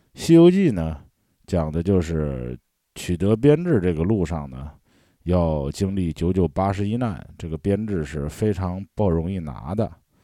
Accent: Shandong, China; 我们山东人看到的全都是儒。

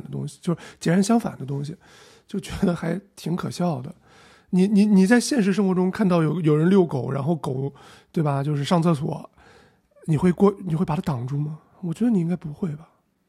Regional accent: China; 我一个中国人说这个东西是一个叙利亚风

